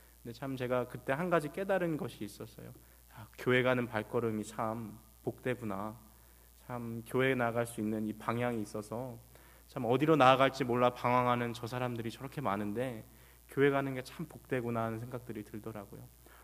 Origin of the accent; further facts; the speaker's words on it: South Korea; 제가 원래는 이 지방 출신이어서